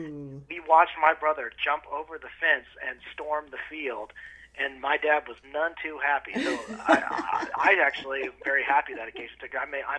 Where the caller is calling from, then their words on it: Montgomery, Alabama, United States; I am calling in from Montgomery, Alabama, which is where the law school where I'm employed is located.